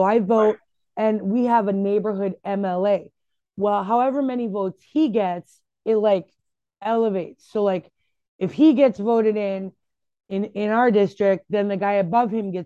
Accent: Canada; as a Canadian who fought against Donald Trump so hard

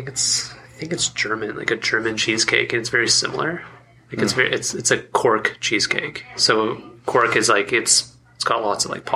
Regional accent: Squamish, British Columbia, Canada; where I grew up in Squamish, there was a lot of like English Anglo-Saxon community that I lived

